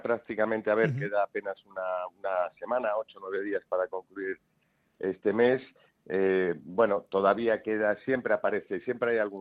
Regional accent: Galicia, Spain; uno porque soy gallego y ya sabes que nos cuesta mucho entrar

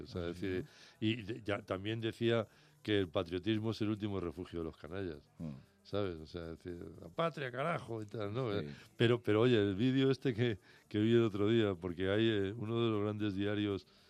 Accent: Spain; Ya sabes que somos los gallegos, ¿no?

